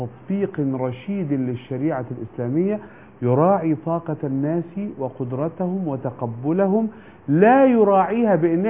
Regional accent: Egypt; بس انا بتكلم عشان انا مصري

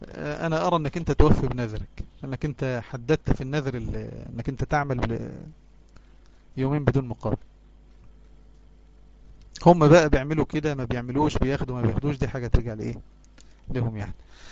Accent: Mit Assas, Gharbia, Egypt; قريتي اسمها ميت عساس، تتبع مركز سمنود محافظة الغربية، إحنا جيران الشيخ مصطفى العدو، يعني في الوسط بين سمنود كده والمنيا والمنصورة.

